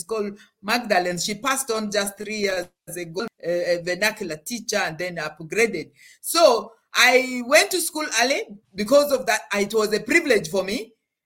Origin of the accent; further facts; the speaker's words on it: Arua, Northern Region, Uganda; I actually live more in northern Uganda. I was born in West Nile, which borders southern Sudan and eastern Democratic Republic of Congo, in Arua. I grew up in the village. And a typical village at my time, I was born in 1961.